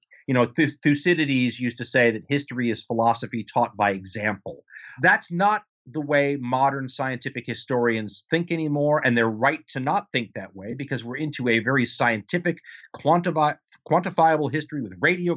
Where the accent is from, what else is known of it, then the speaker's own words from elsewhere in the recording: California, United States; I'm from Southern California, so they easily morphed into earthquake drills after a while.